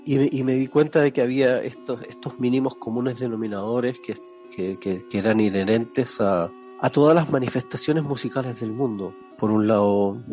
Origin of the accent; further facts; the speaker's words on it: Chile; born there; Así empecé a viajar muy joven. Yo nací en Chile y empecé a viajar por Latinoamérica, pues especialmente Argentina, Brasil, Perú, Bolivia